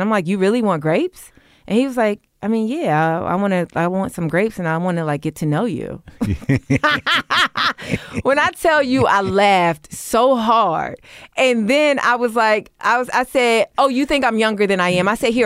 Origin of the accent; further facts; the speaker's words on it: New York, United States; you know, I grew up in New York, so I wasn't like completely naive.